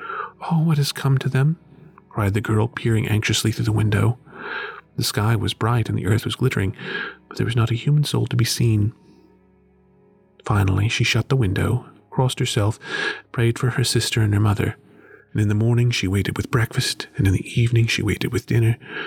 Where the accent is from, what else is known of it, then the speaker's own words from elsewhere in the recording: the South, United States; For example, I grew up in the South, where one of the things that we eat every year are black-eyed peas and greens